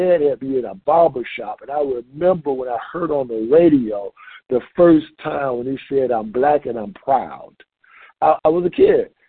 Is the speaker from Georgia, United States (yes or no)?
yes; Atlanta, Georgia, United States; born there; I was born in Atlanta, Georgia. I mean, I just really thought that white people were the enemy.